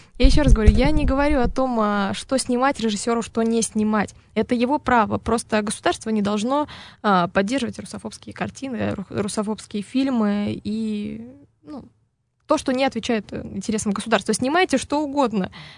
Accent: Russia; Если мы сейчас гордо можем сказать то, что мы русские, мы из России

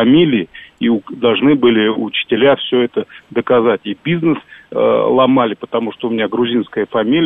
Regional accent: Moscow, Russia; born there; Я просто сам по себе, я вот россиянин. Но у меня так сложилось, что я грузин, рожденный в Москве, в России.

